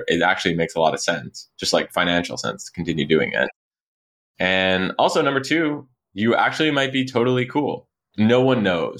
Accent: Montreal, Quebec, Canada; I grew up in Montreal, Canada. I ended up dropping out of school.

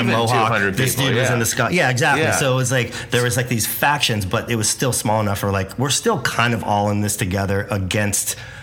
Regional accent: Santa Barbara, California, United States; like growing up in Santa Barbara.

